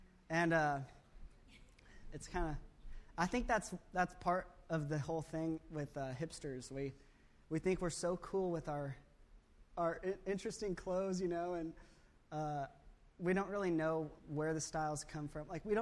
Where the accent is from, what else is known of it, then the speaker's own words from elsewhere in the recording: United States; You know, I grew up in America, and it's kind of sad to think I didn't even know that sort of thing.